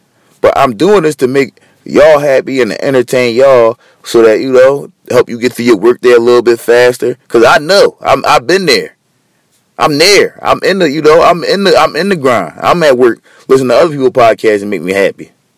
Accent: Philadelphia, Pennsylvania, United States; I'm from Philly. I live here.

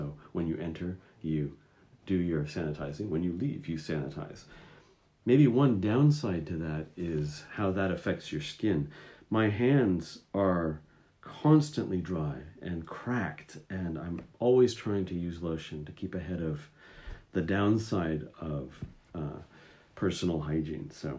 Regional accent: United States; now in Japan; being an American, it makes me think about my daily habits when I was living in the States and maybe some things that have improved since I've lived in Japan

